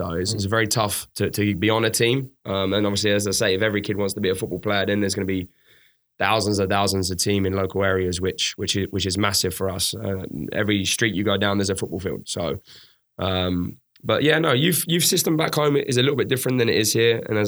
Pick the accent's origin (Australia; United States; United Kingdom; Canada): United Kingdom; Crawley, South East England; I was born in England, Crawley, small town outside of London, close to the Gatwick Airport.